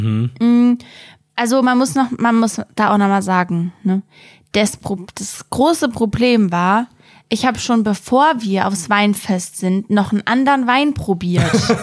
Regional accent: Hesse, Germany; oder in die Region, einfach nach Hessen.

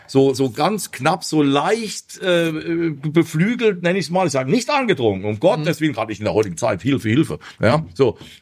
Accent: Vienna, Austria; Wie gesagt, ich bin Wiener.

